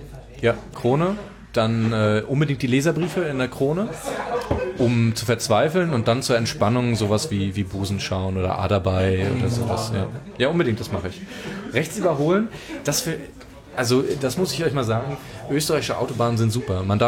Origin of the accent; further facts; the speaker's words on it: Mecklenburg-Vorpommern, Germany; ich bin ja Mecklenburger ursprünglich, und das ist eher so karge Küche.